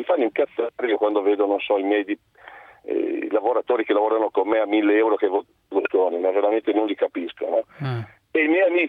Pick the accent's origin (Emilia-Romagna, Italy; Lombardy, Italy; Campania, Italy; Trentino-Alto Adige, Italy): Lombardy, Italy; Como; io sono di Como